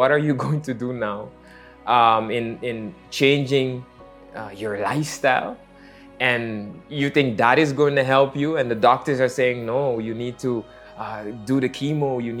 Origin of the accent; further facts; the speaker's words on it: Netherlands; also born or lived in Guyana; And we were living in the Netherlands. That's where I grew up. I was born in Guyana, but grew up in the Netherlands.